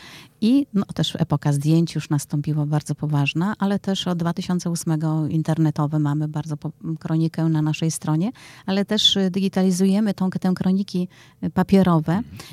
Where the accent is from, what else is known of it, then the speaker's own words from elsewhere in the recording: Warsaw, Masovian Voivodeship, Poland; Zaciszanie zawsze są dumni, że są Zaciszanami. Nigdy nie powiedzą, że są, nie powiedzą skąd, że jestem tylko z Warszawy. Nie, jestem z zacisza.